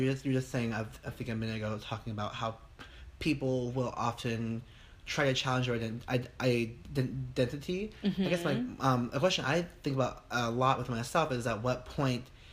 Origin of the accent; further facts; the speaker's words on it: California, United States; I grew up in the Bay Area where there's a huge amount of diversity there